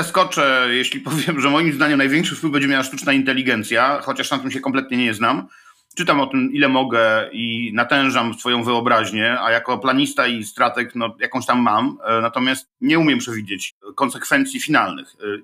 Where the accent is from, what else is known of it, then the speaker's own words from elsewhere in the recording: Elbląg, Warmian-Masurian Voivodeship, Poland; Natomiast ja jestem z Elbląga, ja się urodziłem w Elblągu na ziemiach odzyskanych